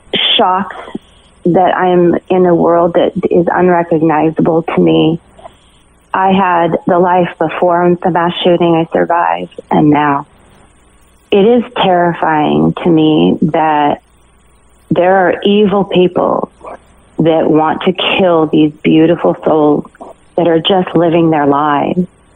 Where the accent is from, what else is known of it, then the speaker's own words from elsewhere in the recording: Idaho, United States; I grew up in Idaho. I know about guns.